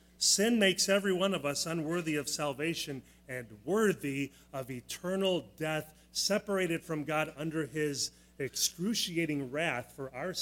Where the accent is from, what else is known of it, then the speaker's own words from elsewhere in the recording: United States; That doesn't match up with me as an American, equal opportunity.